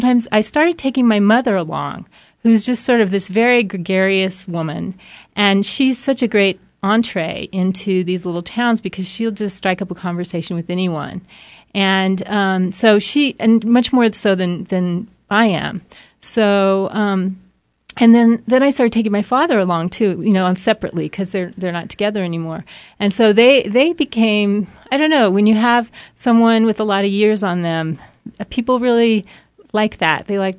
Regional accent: New Mexico, United States; I grew up in New Mexico and sort of left because, oh, I thought it was sort of provincial, I guess.

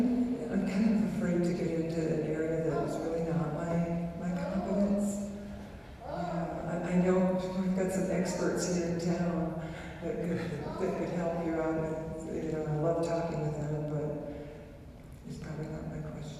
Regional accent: Indiana, United States; and so I'm from Indiana, and Indiana University just happened to be, I didn't know this, but happened to be the flagship university with respect to Russian studies.

